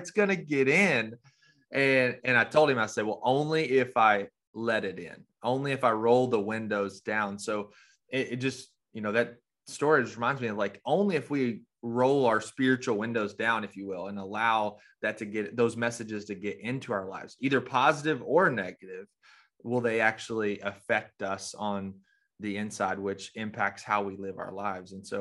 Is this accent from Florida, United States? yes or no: no; Arkansas, United States; like, maybe Rena and I grew up in Arkansas. I don't want to see snakes. I've seen a ton of snakes.